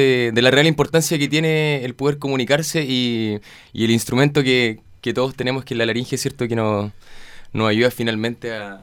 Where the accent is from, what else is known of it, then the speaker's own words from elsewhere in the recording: Concepción, Biobío, Chile; now in Osorno, Chile; Bueno, yo soy de Concepción y llegué el año pasado a Osorno